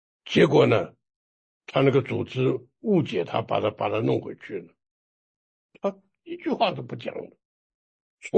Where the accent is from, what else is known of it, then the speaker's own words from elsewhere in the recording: China; 今天呢，我们中国人常常有一句话说啊，不平则鸣啊，是不是啊？